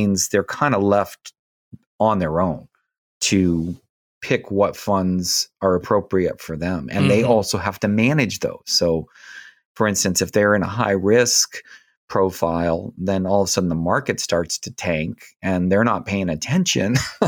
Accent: Oakland, Maine, United States; born there; I was born in Oakland, Maine. Yep. Right on Snow Pond.

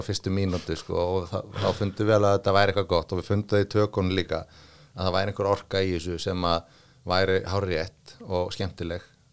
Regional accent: Reykjavik, Capital Region, Iceland; Já, já, ég er náttúrulega úr Breiðholtinu sko.

